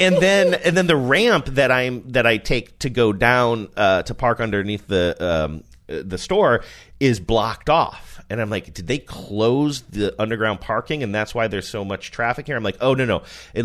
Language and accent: English; Midwest, United States; also born or lived in New Hampshire; You know, I'm from the Midwest and spent a lot of time in New Hampshire.